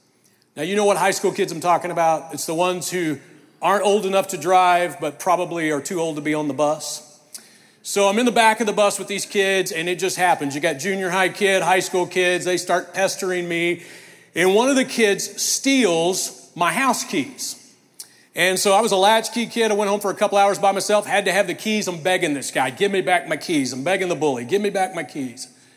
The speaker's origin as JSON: {"language": "English", "town": "Mustang", "region": "Oklahoma", "country": "United States", "tie": "born or raised there", "said": "Well, I grew up in Mustang, so not too far from here"}